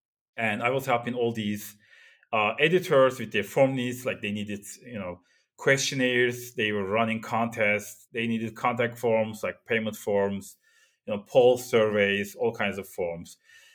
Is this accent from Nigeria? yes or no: no; Turkey; Growing up in Turkey, this is like the end of 80s, so I'm getting old.